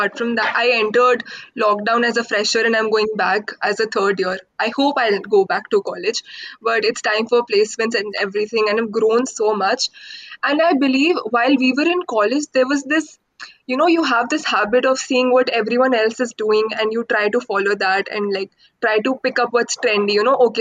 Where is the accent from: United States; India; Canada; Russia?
India; Pathankot, Punjab; I come from Pathankot, which is a town at best, right? It's a very small town, and till class 10 I was here only